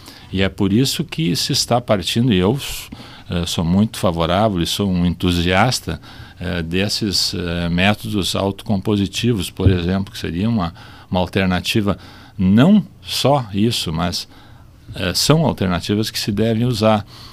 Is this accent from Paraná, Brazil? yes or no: no; Rio Grande do Sul, Brazil; Nós, o nosso estado, ou nós como gaúchos, somos que temos menos moral para falar numa mudança de cultura